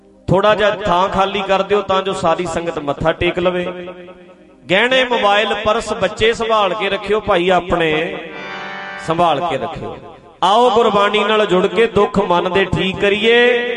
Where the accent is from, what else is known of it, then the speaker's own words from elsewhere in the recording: Sangrur, Punjab, India; ਸਾਡਾ ਕੀ ਕਸੂਰ ਸਾਡਾ ਜ਼ਿਲ੍ਹਾ ਸੰਗਰੂਰ ਵੀ ਸਾਡਾ ਕਸੂਰ ਹੀ ਨਹੀਂ ਕੋਈ ਅਸੀਂ ਤੇ ਸੰਗਰੂਰ ਵਾਲੇ ਠੀਕ ਠੀਕ ਹੀ ਹਾਂ